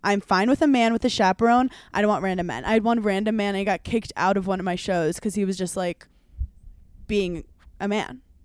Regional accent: New York, United States; As a New Yorker, I was like, you don't need to lie to me.

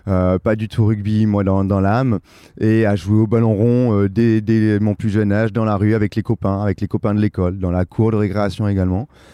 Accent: Perpignan, Occitanie, France; je suis originaire de Perpignan, j'ai grandi à Perpignan.

